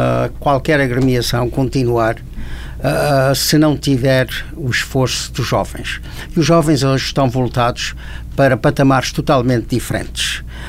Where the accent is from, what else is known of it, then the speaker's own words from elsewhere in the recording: Santo Espírito, Azores, Portugal; as minhas experiências desde a minha infância em Santa Maria, ao lado da igreja paroquial.